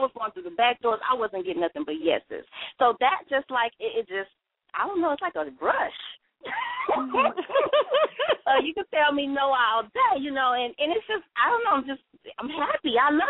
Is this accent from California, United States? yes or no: no; Houston, Texas, United States; I'm not from New York. You know, I'm from the HOU. I'm from Houston, Texas all day, you know.